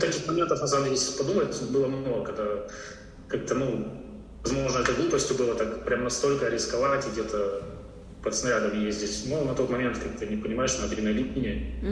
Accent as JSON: {"language": "Russian", "town": "Mariupol", "region": "Donetsk Oblast", "country": "Ukraine", "said": "Да, я из Мариуполя."}